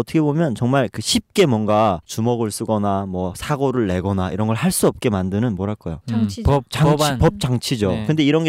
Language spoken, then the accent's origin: Korean; North Korea; now in South Korea; 탈북을 해서 이제 남한 사회에 처음 와서